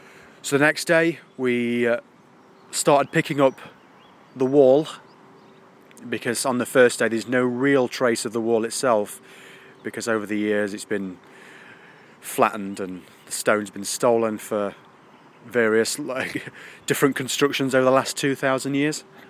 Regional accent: Chesterfield, East Midlands, United Kingdom; when I met Rick at the station at Chesterfield, my hometown

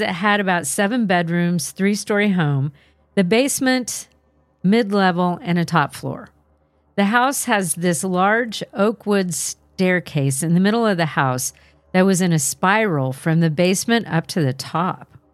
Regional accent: California, United States

